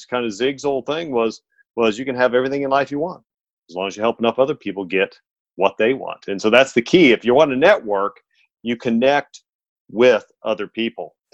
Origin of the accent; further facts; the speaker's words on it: Indiana, United States; I'm originally from Indiana.